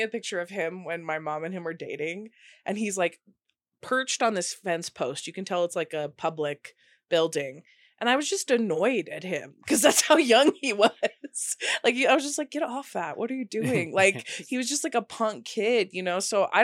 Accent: Nevada, United States; I'm from Nevada and I live in Las Vegas right now.

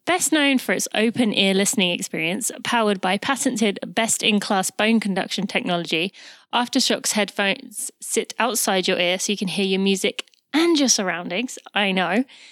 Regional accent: England, United Kingdom; now in United States; growing up in England, religion was never really a part of my experience.

